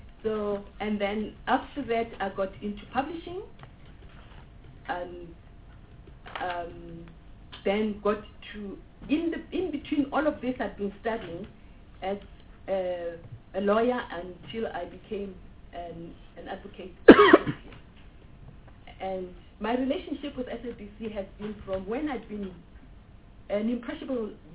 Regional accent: Mamelodi, Gauteng, South Africa; I grew up in Mamelodi. I'm a thoroughbred Mamelodian.

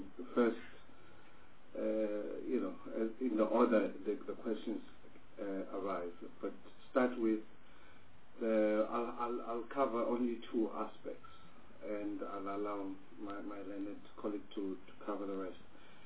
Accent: Umlazi, KwaZulu-Natal, South Africa; born there; You cannot take a person who stays in a township. I was born in Umlazi, for instance.

